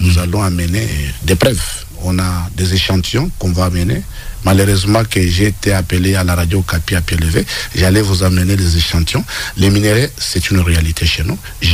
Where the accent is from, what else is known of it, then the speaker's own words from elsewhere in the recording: DR Congo; Mais je suis là, en tant que Congolais de père de mère, pour accompagner la vision du président de la République